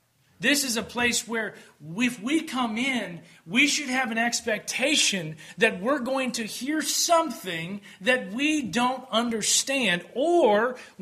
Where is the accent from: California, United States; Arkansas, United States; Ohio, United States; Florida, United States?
Ohio, United States; My home is not in Northwest Ohio. I grew up in Northwest Ohio, but you are my family.